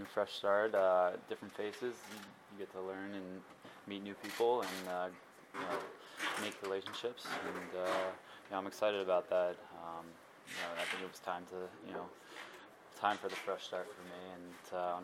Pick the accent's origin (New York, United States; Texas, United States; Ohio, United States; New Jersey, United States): New York, United States; Long Island; I'm from Long Island, mm-hmm. so grew up going to Islander games all the time.